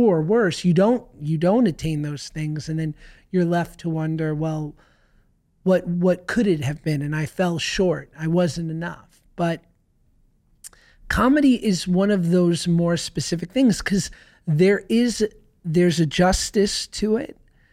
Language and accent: English; New York, United States; I grew up in New York. I'm not a Nepo baby.